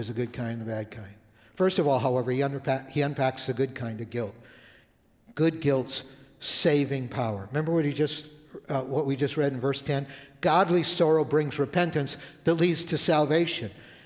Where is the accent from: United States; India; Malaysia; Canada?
Canada; Toronto, Ontario; Many of you know I'm from Canada. I was living in Toronto when I was a young teenager